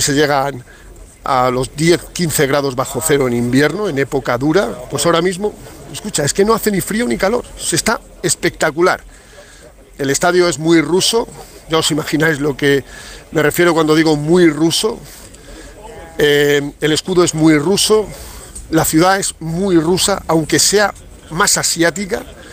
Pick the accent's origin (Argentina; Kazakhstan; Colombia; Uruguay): Kazakhstan; En mi pueblo, que es el sitio más bonito que hay en el mundo. Estamos a 200 kilómetros de la frontera con China. Esto es efectivamente Kazajistán.